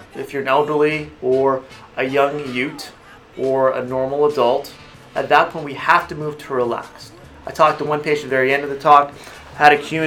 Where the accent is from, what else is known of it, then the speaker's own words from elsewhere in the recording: Philippines; Philippines. Yeah, I'm Filipino.